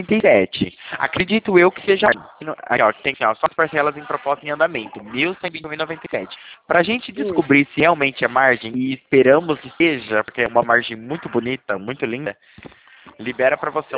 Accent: Porto Ferreira, São Paulo, Brazil; Eu sou daqui do interior de São Paulo, Porto Ferreira.

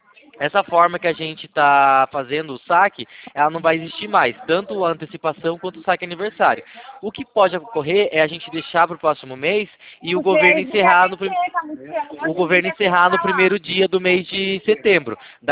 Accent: Itapetininga, São Paulo, Brazil; Eu sou de Itapetininga, no interior de São Paulo.

